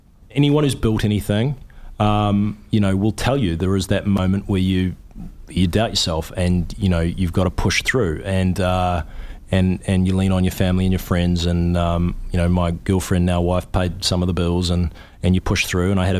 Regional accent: New Zealand; He's an American and I'm a New Zealander.

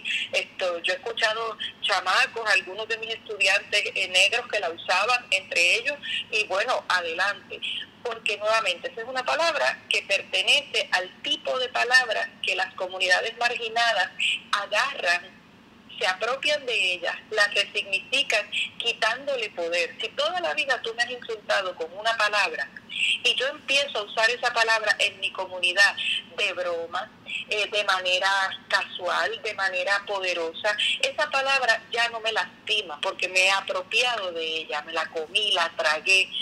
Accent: Puerto Rico; aquí yo soy person of color porque soy puertorriqueño.

